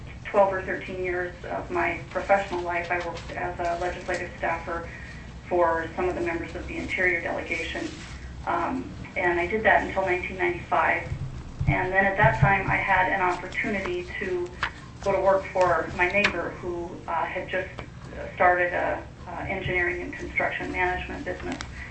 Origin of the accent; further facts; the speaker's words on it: Fairbanks, Alaska, United States; I was born and raised in Fairbanks.